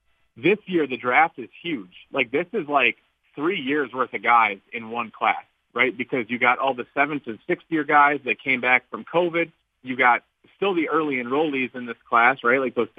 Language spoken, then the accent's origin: English; Wisconsin, United States; Cause primarily, I'm from Wisconsin, right, and primarily I watch the Packers and look at that stuff